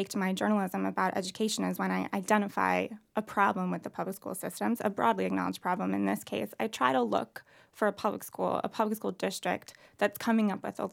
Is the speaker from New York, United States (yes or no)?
yes; Ossining, New York, United States; I went back to my hometown, which is Ossining, New York, where I attended public school